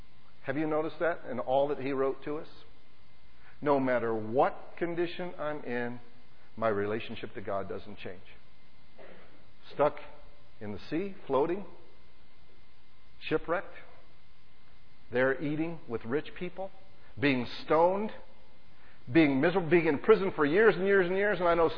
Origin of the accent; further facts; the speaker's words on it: United States; And I'm American, I know.